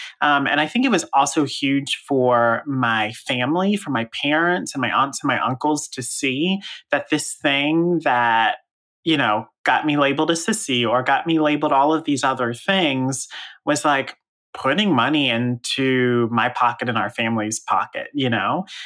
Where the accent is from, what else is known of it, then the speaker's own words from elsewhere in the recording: Raleigh, North Carolina, United States; I grew up in Raleigh, North Carolina, and that's so funny.